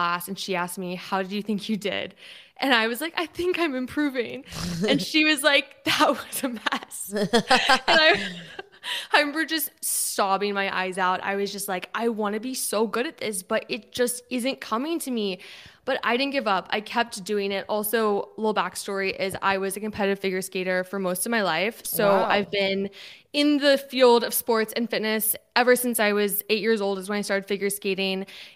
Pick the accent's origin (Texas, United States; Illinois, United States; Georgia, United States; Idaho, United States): Texas, United States; Midland; born there; also born or lived in Houston / Canada / Pittsburgh; now in Florida, United States; I'm originally from Texas. I don't think I've told you that, Janine, but I was born in Midland, Texas. I lived in Houston for 5 years. I've lived in Canada, Pittsburgh, everywhere.